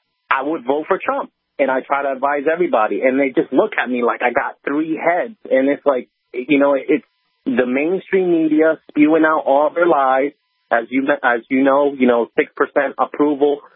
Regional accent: Dominican Republic; now in United States; I'm an immigrant. That's why I said that, because I come from Dominican Republic

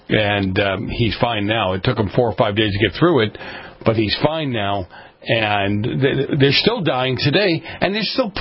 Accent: Boston, Massachusetts, United States; I grew up in Boston, the north end of Boston.

